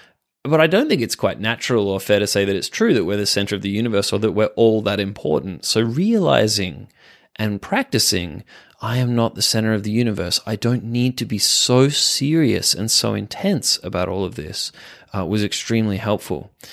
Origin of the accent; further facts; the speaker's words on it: Perth, Western Australia, Australia; She was from my hometown, Perth, and yeah, we started doing remote sessions